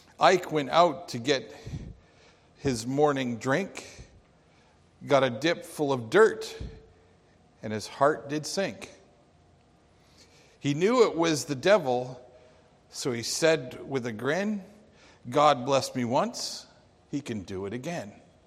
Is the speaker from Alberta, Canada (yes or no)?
yes; Calgary, Alberta, Canada; I grew up in Calgary. You can't really avoid country music growing up in Calgary.